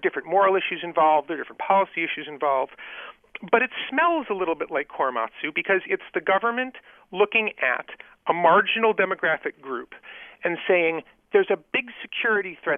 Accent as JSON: {"language": "English", "town": "South Bend", "region": "Indiana", "country": "United States", "tie": "born or raised there", "said": "And by the way, I grew up in South Bend, Indiana, where we never changed the clocks"}